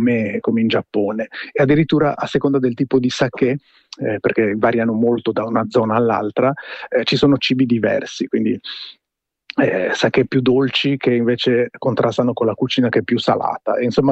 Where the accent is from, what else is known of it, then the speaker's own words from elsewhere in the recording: Friuli-Venezia Giulia, Italy; io sono friulano